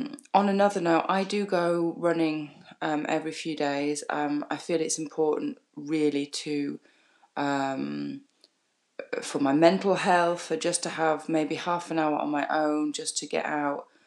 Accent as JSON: {"language": "English", "town": "Leeds", "region": "Yorkshire and the Humber", "country": "United Kingdom", "moved": "as an adult", "lives_now": "France", "said": "I'm originally from Leeds in Yorkshire. And I've been living in France now for nearly 6 years."}